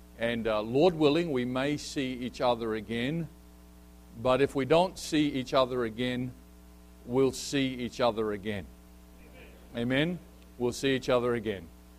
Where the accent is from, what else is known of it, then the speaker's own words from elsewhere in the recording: Australia; I'm an Australian. I love Australia. I'm a passionate Australian.